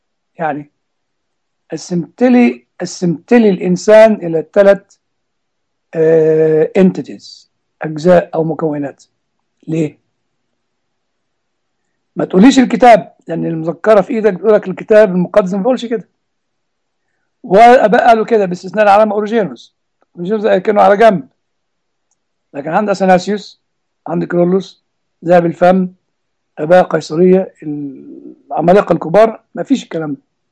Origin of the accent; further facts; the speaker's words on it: Egypt; يعني أنا كنت بعت سؤال لأحد الإخوة من الباحثين عندنا في مصر